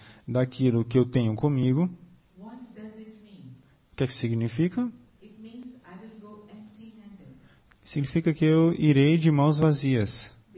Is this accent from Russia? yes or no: yes; Russia; now in Brazil; Eu vim da Rússia direto para cá. Lá é frio na Rússia, sempre frio.